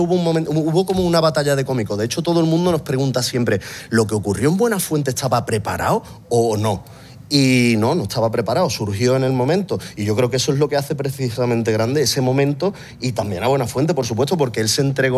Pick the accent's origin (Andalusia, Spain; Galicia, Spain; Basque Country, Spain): Andalusia, Spain; also born or lived in Cantabria; yo soy medio cántabro, medio andaluz, y yo me acuerdo, por ejemplo, que yo iba a Cantabria